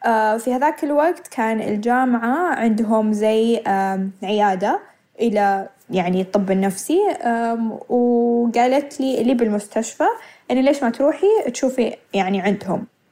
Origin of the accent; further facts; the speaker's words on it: Saudi Arabia; moved away as an adult; أنا بطلع من السعودية أخيرا عشان يكون عندي الحرية اللي ما كان عندي إياها